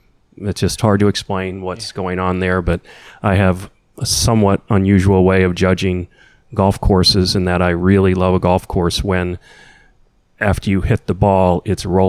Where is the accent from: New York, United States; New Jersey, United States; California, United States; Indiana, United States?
Indiana, United States; I grew up in Indiana and didn't get to play this course until about 5 years ago